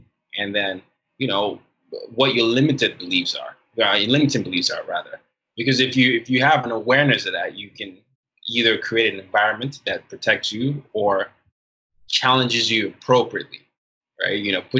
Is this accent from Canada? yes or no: no; Nigeria; Now, I come at it from the Nigerian perspective, and I go to therapy.